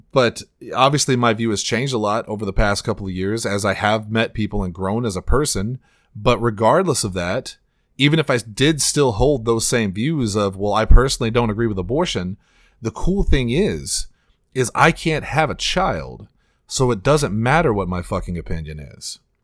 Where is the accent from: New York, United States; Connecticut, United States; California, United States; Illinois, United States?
Illinois, United States; For the record, I'm from Illinois originally. I just want to say that.